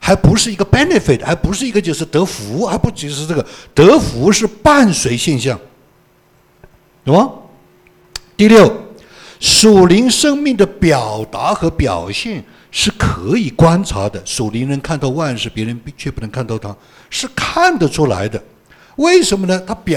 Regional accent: Hunan, China; 那我是湖南人，经常我是吃辣椒的，我一餐要吃十个朝天椒

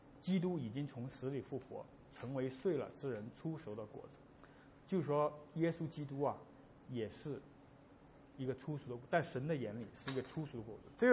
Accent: China; 我们中国人特别也会讲这种话

